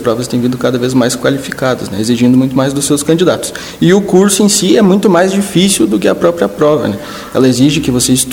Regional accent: Lagoa Vermelha, Rio Grande do Sul, Brazil; Sim, é um prazer imenso, né, estar aqui, estar de volta à minha terra. Não foi fácil voltar, foi uma luta bem grande, né, em todo esse ano fora.

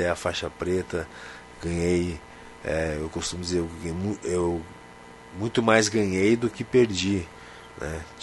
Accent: Passo Fundo, Rio Grande do Sul, Brazil; Eu sou do Passo Fundo, né, mas é considerado interior.

